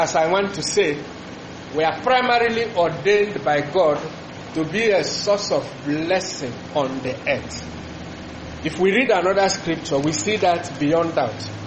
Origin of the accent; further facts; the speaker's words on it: Imo, Nigeria; I'm from Imo State, Imo River.